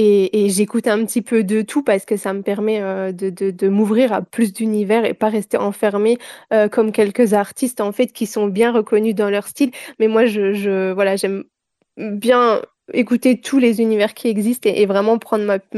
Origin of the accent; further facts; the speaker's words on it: Germany; parce que j'ai grandi en Allemagne, il y avait déjà un spectacle qui était organisé.